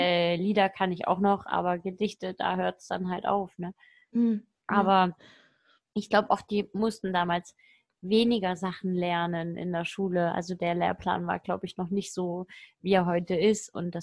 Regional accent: Germany; warum muss ich als Deutscher wissen, was ist ein Possessivpronomen und was ist ein Konjunktiv?

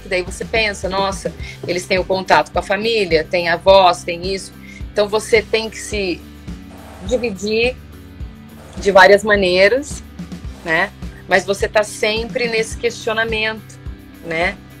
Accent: Brazil; now in United States; A gente quer estar aí, a gente está aqui. Eu não sou americana, eu sou brasileira.

